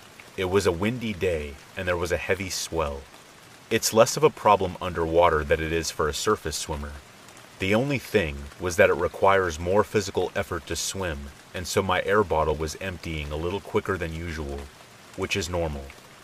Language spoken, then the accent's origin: English; French Caribbean, France